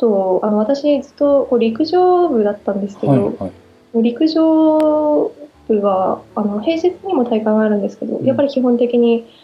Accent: Hirosaki, Aomori, Japan; そうですね、はい、弘前市生まれで弘前育ちです。

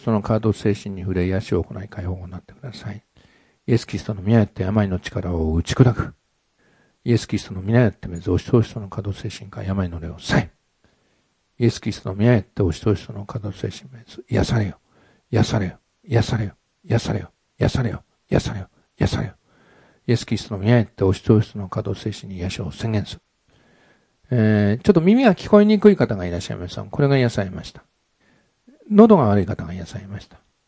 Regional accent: Gotanda, Tokyo, Japan; 私ね、五反田で生まれたん。ね。で、選んだわけじゃないんですね。選んだわけじゃないんだけど、五反田のですね、石瀬の石の事務所は、私の生まれたところからね、200メートルぐらいのところなの。ふるさとなんですよ。

